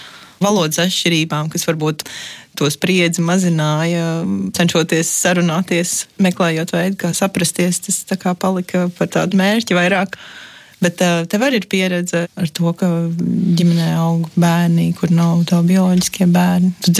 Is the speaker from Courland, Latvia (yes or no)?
yes; Liepāja, Courland, Latvia; Es atkal uzaugu Liepājā, kur ir kā daudz runāju sētā krieviski, bet kaut kā es neapgūtu to valodu tobrīd